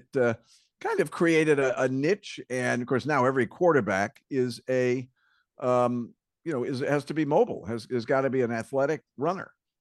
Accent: Connecticut, United States; It started when I was growing up in Connecticut as a Fran Tarkenton fan

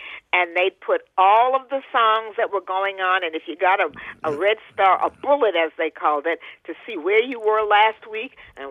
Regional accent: Brooklyn, New York, United States; born there; No, I was born in New York. Yeah, I was born in Brooklyn.

